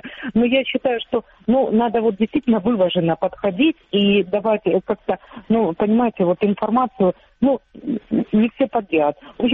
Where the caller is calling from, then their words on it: Donetsk, Donetsk Oblast, Ukraine; Я с оккупированной территории города Донецка.